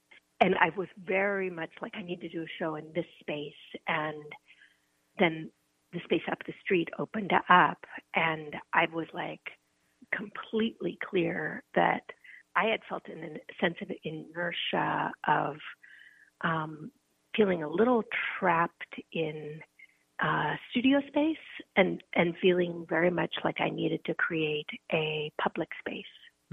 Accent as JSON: {"language": "English", "town": "Oakland", "region": "California", "country": "United States", "tie": "born or raised there", "said": "And I grew up in Oakland."}